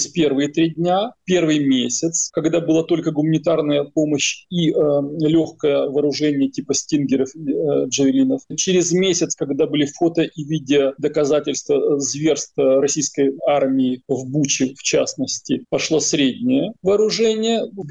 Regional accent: Ukraine; Как украинец, я называю вещи своими именами.

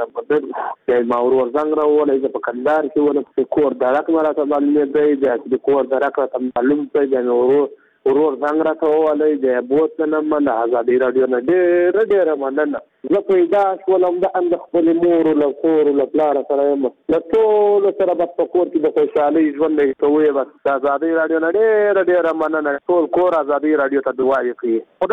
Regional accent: Zabul, Afghanistan; د زابل ولایت شنو یم.

